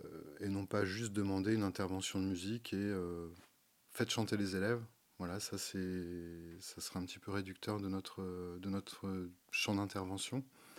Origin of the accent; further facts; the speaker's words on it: Brittany, France; Je suis originaire du territoire, donc je suis des Côtes d'Armor.